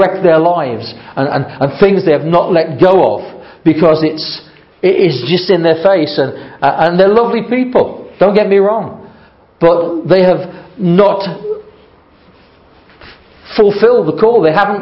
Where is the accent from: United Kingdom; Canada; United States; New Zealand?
United Kingdom; Rugeley, West Midlands; my hometown of Rugeley, in England, in Staffordshire.